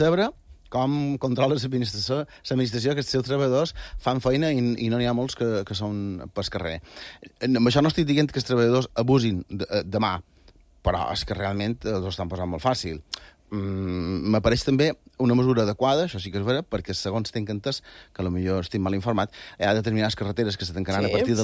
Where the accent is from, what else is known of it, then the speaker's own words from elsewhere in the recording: Balearic Islands, Spain; Som mallorquins